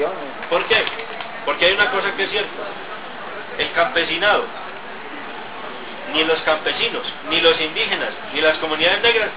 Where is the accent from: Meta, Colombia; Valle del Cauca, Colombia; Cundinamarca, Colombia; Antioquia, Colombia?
Antioquia, Colombia; otra cosa es el campesino santandereano, otra cosa somos los paisas.